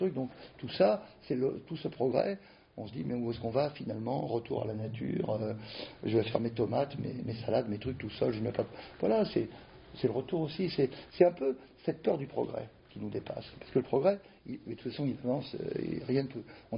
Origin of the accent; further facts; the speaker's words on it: Occitanie, France; dans mon patelin en Lozère